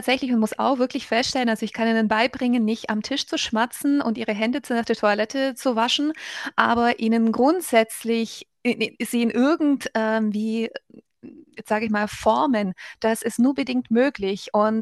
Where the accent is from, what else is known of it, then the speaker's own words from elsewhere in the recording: Southern Germany, Germany; ich komme, wie gesagt, aus Süddeutschland.